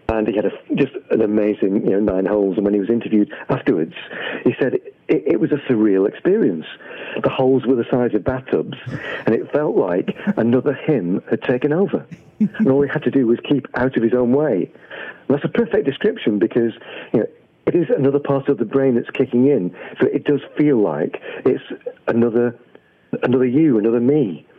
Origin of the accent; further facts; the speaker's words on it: England, United Kingdom; accent: English; What is probably just my English accent.